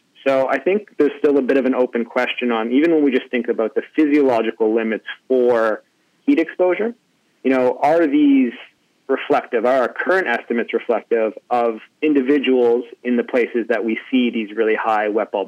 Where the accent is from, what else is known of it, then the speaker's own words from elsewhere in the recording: Canada; So, I'm Canadian, and thing with heat in Canada is it doesn't get quite so hot